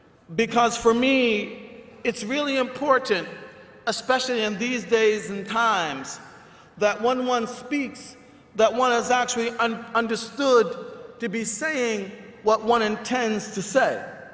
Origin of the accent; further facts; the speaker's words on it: United States; I'm a very particular species of Westerner. I'm an American. And so I am a Muslim American.